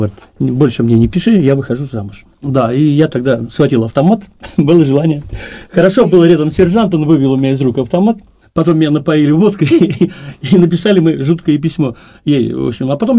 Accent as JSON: {"language": "Russian", "town": "Volgograd", "region": "Volgograd Oblast", "country": "Russia", "said": "я из Волгограда, южное братство."}